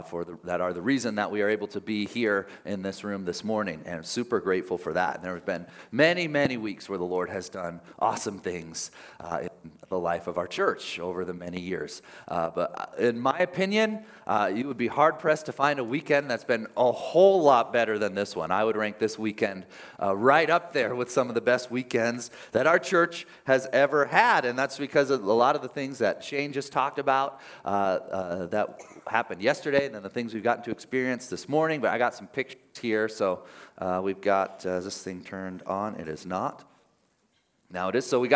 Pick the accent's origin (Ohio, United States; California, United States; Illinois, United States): Ohio, United States; Archbold; This morning we have some friends here from Archbold, Ohio, my hometown, and they're visiting us this morning.